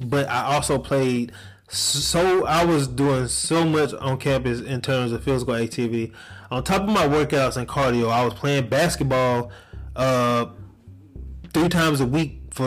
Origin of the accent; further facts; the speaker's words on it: the South, United States; And I'm from the South, so when we eat to get full.